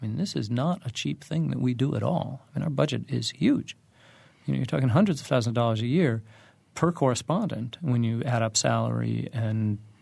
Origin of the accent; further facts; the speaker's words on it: Colorado Springs, Colorado, United States; also born or lived in Maine; I grew up in Colorado Springs, and I ended up going to college in Maine